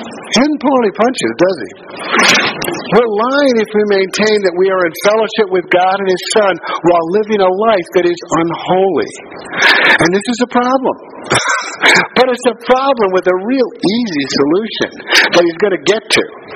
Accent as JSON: {"language": "English", "town": "New York City", "region": "New York", "country": "United States", "tie": "born or raised there", "said": "When I was growing up, I was raised Roman Catholic in New York City in the 1950s, okay?"}